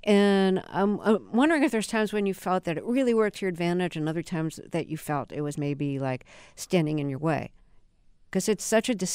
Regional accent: Brooklyn, New York, United States; and I'm from Brooklyn

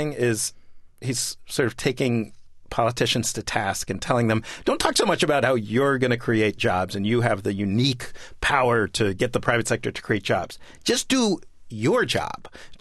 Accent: New York City, New York, United States; And so I grew up in New York City in the 1970s where it was very dangerous, a lot of crime.

